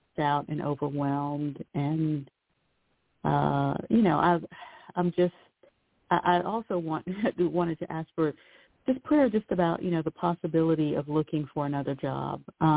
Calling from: North Carolina, United States; from North Carolina.

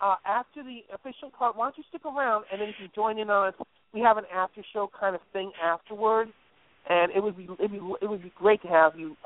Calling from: Connecticut, United States; Well, I'm calling from Connecticut.

